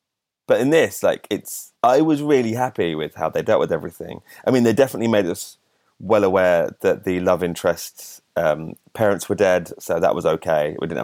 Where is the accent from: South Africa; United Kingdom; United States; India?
United Kingdom; Solihull, West Midlands; because I'm from Solihull in the West Midlands, just south of Birmingham.